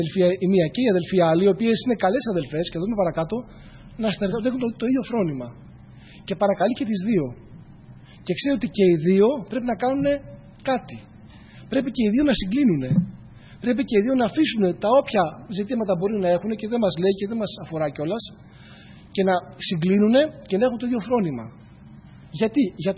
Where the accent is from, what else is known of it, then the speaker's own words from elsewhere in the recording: Loutsa, Attica, Greece; μου λέει, από πού είσαι, του λέω από τη Λούτσα